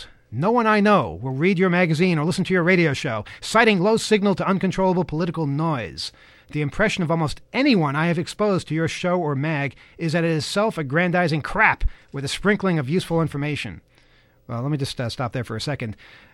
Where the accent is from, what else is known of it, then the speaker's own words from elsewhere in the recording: Texarkana, Texas, United States; I am from Texarkana, Texas. That's a cool place. It's right by Texas and Arkansas.